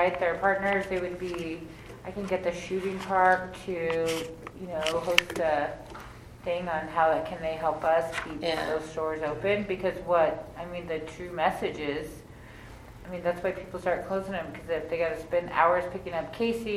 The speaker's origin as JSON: {"language": "English", "region": "Nevada", "country": "United States", "tie": "born or raised there", "said": "But I mean, at the end of the day, that's how I grew up in Nevada, though."}